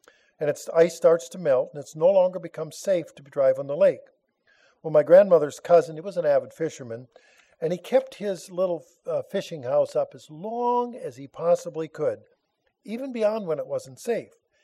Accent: Minnesota, United States; especially in the northern states where I was raised in Minnesota

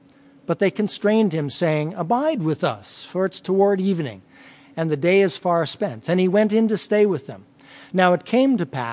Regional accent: Western Canada, Canada; I'm from Western Canada

